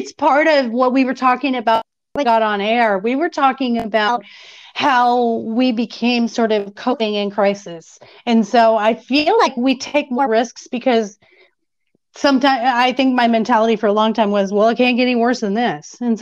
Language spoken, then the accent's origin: English; Glendale, Arizona, United States; also born or lived in Germany; now in Austin, United States; I grew up in Arizona, Glendale, Arizona, specifically.